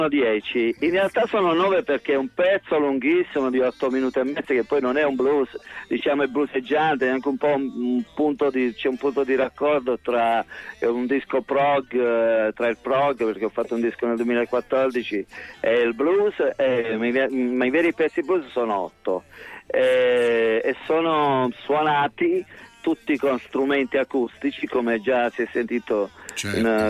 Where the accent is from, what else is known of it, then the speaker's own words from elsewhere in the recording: Castellana Grotte, Apulia, Italy; li stavo accompagnando a Monopoli, che è un paese di vicino, io sono di Castellangrotte, e gli stavo facendo vedere la mia casa natale proprio nel paese vecchio.